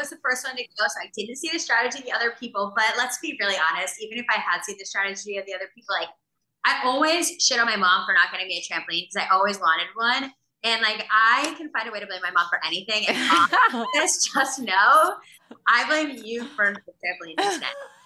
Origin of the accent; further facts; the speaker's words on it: New Jersey, United States; I was like, I'm from Jersey. I know how to drive.